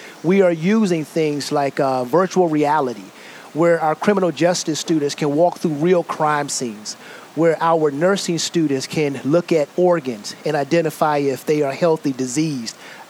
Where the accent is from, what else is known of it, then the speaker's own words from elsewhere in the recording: Washington, District of Columbia, United States; No, I wish, but close, because I was born and raised in Washington, D.C., the southeast side of Washington, D.C.